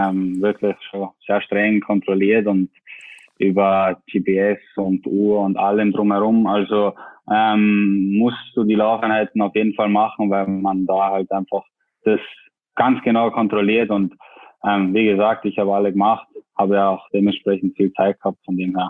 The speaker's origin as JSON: {"language": "German", "country": "Austria", "accent": "Austrian"}